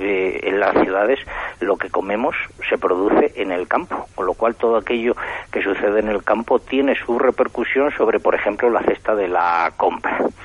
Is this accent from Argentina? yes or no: no; Adanero, Castile and León, Spain; yo sigo empadronado en mi pueblo, en Adanero, en la provincia de Ávila, ya limitando justamente con la de Segovia